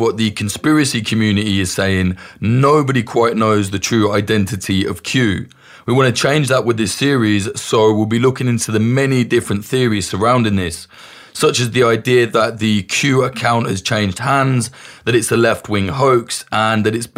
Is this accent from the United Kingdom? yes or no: yes; United Kingdom; You've probably noticed I'm British